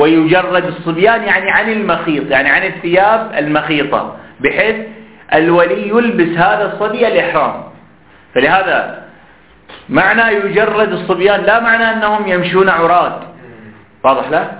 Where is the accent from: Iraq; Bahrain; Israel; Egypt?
Bahrain; يعني نحن الآن من البحرين